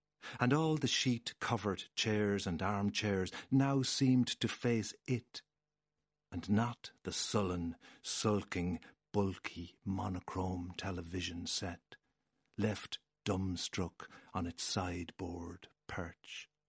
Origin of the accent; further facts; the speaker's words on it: Portlaoise, Leinster, Ireland; By local standards, the house we grew up in on Main Street, Portlaoise, was old and rambling and ramshackle. A relic of the early 19th century fabric of that Midlands town.